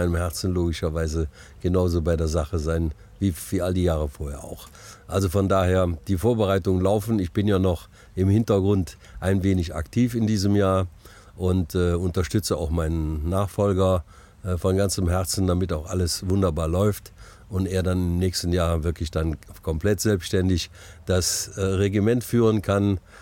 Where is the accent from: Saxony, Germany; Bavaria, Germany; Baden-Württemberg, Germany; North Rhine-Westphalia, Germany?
North Rhine-Westphalia, Germany; Neuss; ich bin ja geboren in Neuss und groß geworden auf der Mühlenstraße, direkt in der Nähe des Obertors.